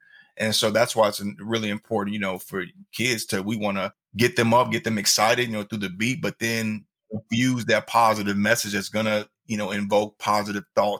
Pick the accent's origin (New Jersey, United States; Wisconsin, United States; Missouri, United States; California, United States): Missouri, United States; Kansas City; ironically enough, Walt Disney is from my hometown of Kansas City.